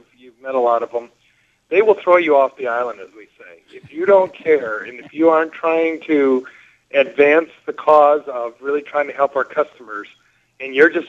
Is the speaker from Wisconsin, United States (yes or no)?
yes; Wisconsin, United States; born there; now in Iowa, United States; I guess I could be really nice and say I was born in Wisconsin. I'm an Iowan by choice, but I really love Iowa and I love Iowans.